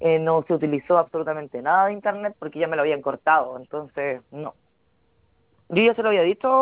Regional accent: Constitución, Maule, Chile; yo soy de Constitución, no puedo enviar los aparatos estos, porque yo, a mí la verdad que yo ya no vivo en ese departamento

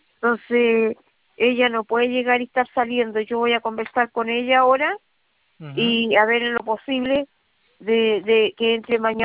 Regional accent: Valparaíso, Chile; yo soy de Valparaíso

